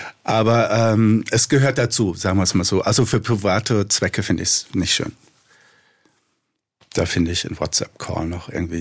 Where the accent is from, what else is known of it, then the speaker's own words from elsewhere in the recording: Baden-Württemberg, Germany; der Schwarzwald ist ja wunderschön, also und eben meine Heimat.